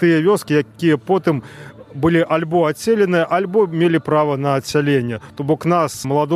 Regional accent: Mogilev, Mogilev Region, Belarus; Я з Магілёва. У той час, калі выбухнуў Чарнобыль, я быў падлеткам.

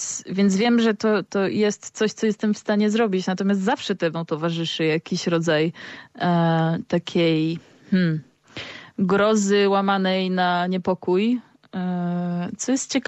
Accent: Suwałki, Podlaskie Voivodeship, Poland; jestem z Suwałk, a Suwalszczyzna to kraina, gdzie lasów mamy dużo. No i gdzieś tam jest to dla mnie taka formacja krajobrazu dosyć mocno obecna w jakimś takim moim dorastaniu.

